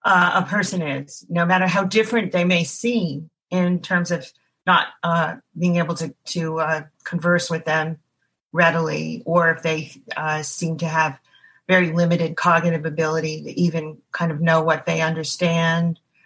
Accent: New Jersey, United States; I volunteered with children in the town that I grew up in New Jersey.

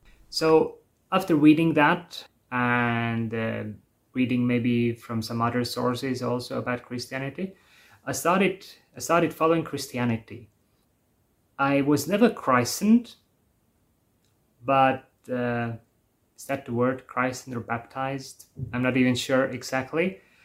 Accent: Vastselina, Võru County, Estonia; I come from a really small place in Estonia called Vastselina. And at the time, it had around maybe 1,000 residents.

